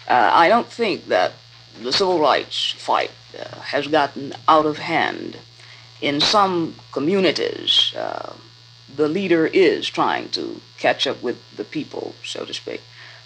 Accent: United States; Well, as a Negro, I'm proud, and as an American citizen

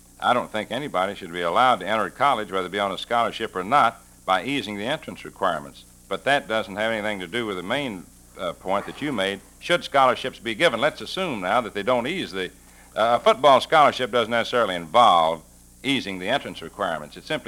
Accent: Alabama, United States; I confess that my experience is limited to a section of the South, born and raised in Alabama.

